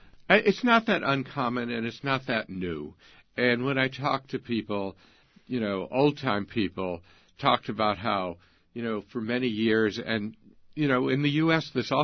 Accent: United States; in some ways it reminded me of growing up in America in the 1950s. When I was a kid, baseball was the sport. all kids played baseball.

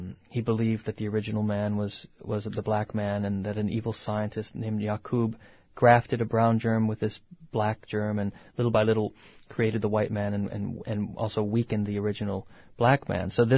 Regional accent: Detroit, Michigan, United States; And my childhood, the experience of growing up in Detroit was one of watching a city slowly fall apart and the buildings be bulldozed.

